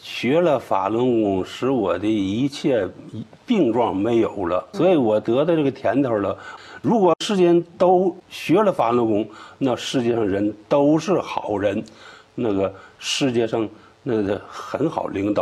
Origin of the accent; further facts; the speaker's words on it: China; 我说都是从中国来的，咱们都是中国人，挺有缘分的